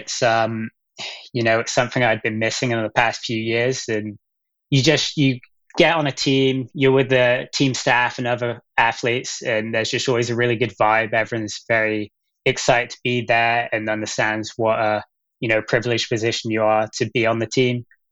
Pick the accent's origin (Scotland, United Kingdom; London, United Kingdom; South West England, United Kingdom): South West England, United Kingdom; Gloucester; accent: American twang; moved away as an adult; now in United States; Gloucester, England. But, you know, I've got an American twang, as you could probably hear, and been in the US for 7 years just prior to this.